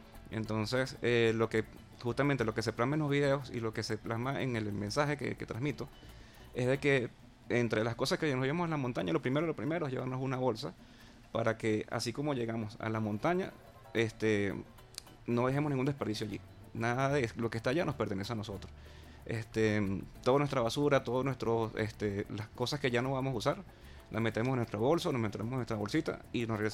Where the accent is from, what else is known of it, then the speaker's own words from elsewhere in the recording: Barquisimeto, Lara, Venezuela; born there; Realmente yo nací en Barquisimeto, en un pueblo que se llama, el pueblo de mi mamá, de mi familia, es Barbacoas.